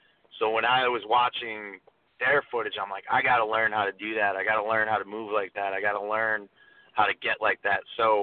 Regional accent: Scranton, Pennsylvania, United States; And I'm from Scranton.

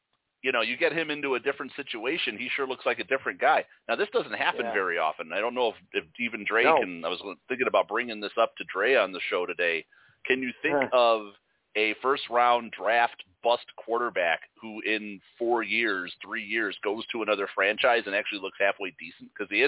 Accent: Chicago, Illinois, United States; Especially, we're from Chicago. So we know all about people calling sports talk shows, complaining about quarterbacks, because Chicago is like the capital of that.

